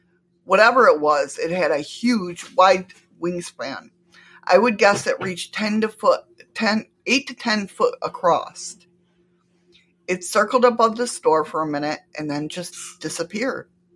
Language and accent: English; Texas, United States; also born or lived in Ohio; I grew up in Texas and only lived in Ohio for a few years.